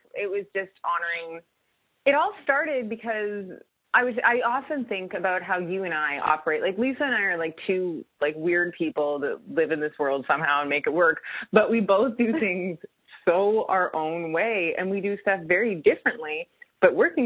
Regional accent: Canada; I'm Canadian.

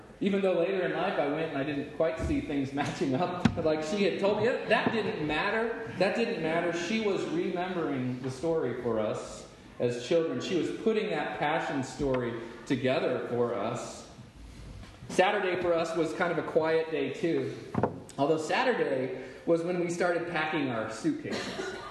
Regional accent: Houston, Texas, United States; moved away; Growing up in Houston, Texas. Anybody from Texas here? I grew up in Houston. Anybody ever been to Houston? What a lovely place. I left. I went to California.

